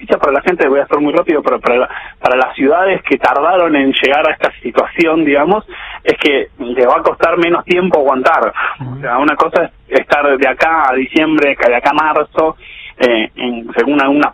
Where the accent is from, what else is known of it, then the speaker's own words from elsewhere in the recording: Argentina; somos argentinos